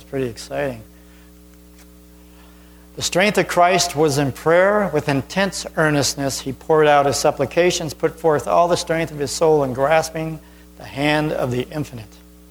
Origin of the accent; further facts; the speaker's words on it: New York, United States; I'm from New York. Go to New York, you'll find out how real it is.